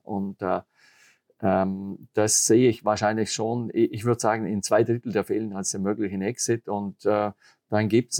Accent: Austria; Das genau, ist das muss ich auch sagen als Österreicher.

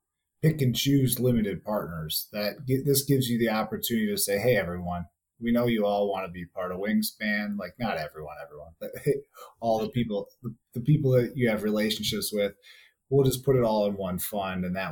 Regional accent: DeKalb, Illinois, United States; I'm from DeKalb, which is an 815 area code

